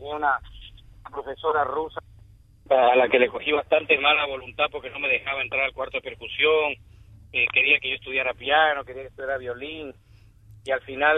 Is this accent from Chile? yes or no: no; Ecuador; born there; Bueno, yo nací en Ecuador y me dediqué a la música desde pequeñito.